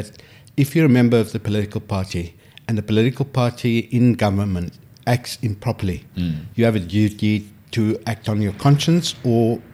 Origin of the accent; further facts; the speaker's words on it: Cape Town, Western Cape, South Africa; also born or lived in Johannesburg; mainly in Cape Town